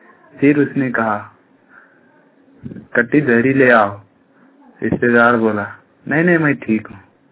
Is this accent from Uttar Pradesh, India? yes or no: no; Kari Khurd, Jharkhand, India; मैं करी खुर्द से हूँ, मेरा डिस्ट्रिक्ट बोकारो।